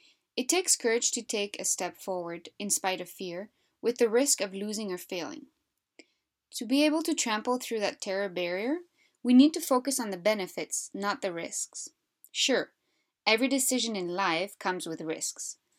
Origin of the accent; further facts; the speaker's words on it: Belgium; now in Canada; I'm from Europe. I was born and raised in Belgium. In 2016, I moved to Western Canada with the hope of starting something new.